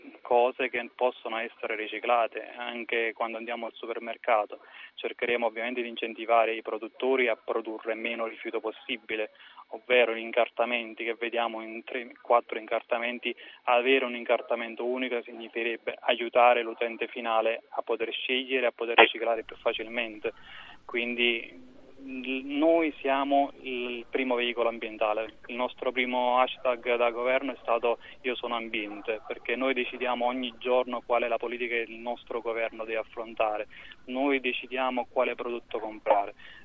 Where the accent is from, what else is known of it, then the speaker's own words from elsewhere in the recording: Campania, Italy; nella mia terra, che è terra di ecomafia, io vengo dal famoso triangolo della morte, o più comunemente chiamato terra di fuochi